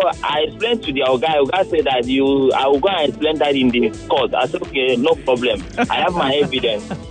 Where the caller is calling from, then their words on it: Lekki, Lagos, Nigeria; I'm calling from Lekki.